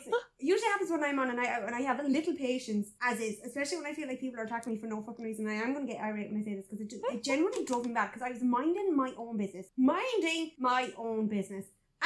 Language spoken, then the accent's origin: English; Ireland; One, as an Irishman, that's wearing bootleg jeans and a plaid shirt, right?